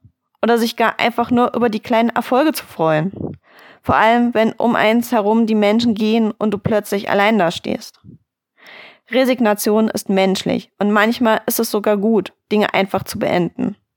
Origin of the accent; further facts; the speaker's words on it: Germany; born there; Ich bin in Deutschland geboren, nicht krank oder behindert.